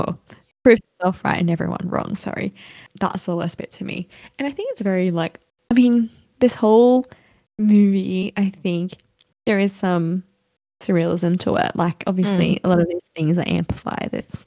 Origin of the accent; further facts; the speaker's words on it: United Kingdom; in America, I would be like a 10 out of 10 because I'm British.